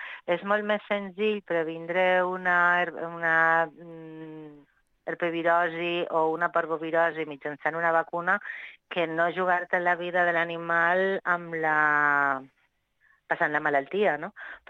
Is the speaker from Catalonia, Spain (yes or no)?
no; Zaragoza, Aragon, Spain; Jo sóc de Saragossa, sí.